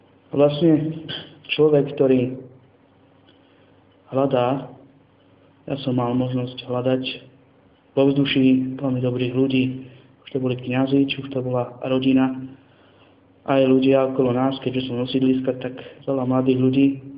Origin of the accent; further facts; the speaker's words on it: Trenčín, Trenčín Region, Slovakia; born there; ja som sa narodil tu, v tejto nemocnici v Trenčíne